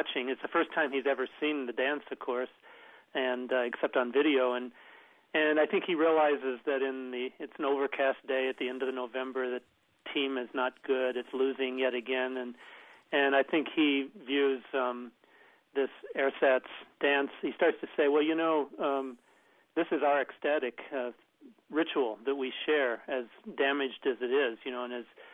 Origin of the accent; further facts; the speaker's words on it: Urbana, Illinois, United States; Well, I grew up in Urbana